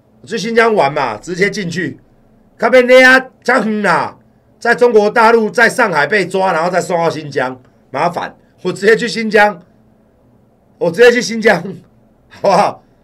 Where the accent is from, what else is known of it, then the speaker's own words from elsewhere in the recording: Taiwan; 现在变成说我们台湾人要去也不让我们去啊。